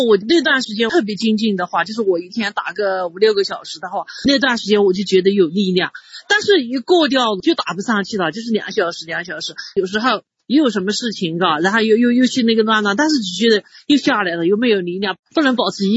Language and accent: Chinese; Kunming, Yunnan, China; 我是昆明的。